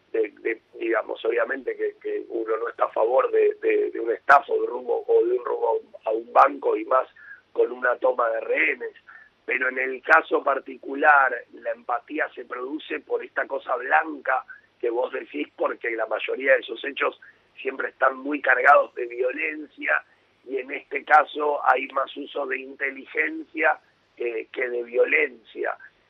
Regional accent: Argentina; el recuerdo de uno como argentino quedó en la mente de todos

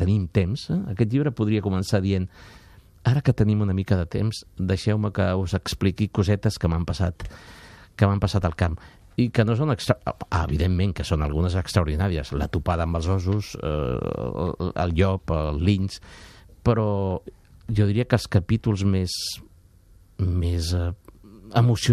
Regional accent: Catalonia, Spain; La meva infància a les Gavarres va ser una infància molt feréstec, molt de niño rapaz, que diuen, no?

